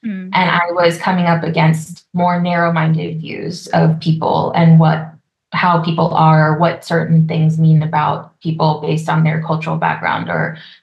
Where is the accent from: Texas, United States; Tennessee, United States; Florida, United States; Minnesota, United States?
Texas, United States; So my experience growing up in Texas, I am a first generation Colombian American.